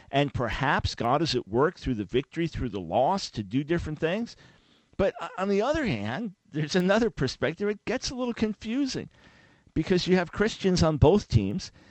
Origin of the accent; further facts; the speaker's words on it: New York, United States; Well, little did I know that I'm a New Yorker.